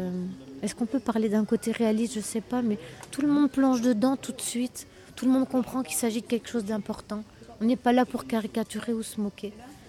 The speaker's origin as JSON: {"language": "French", "region": "Hauts-de-France", "country": "France", "said": "Et aussi parce qu'il s'agit de gens du Nord et que moi, je suis du Nord"}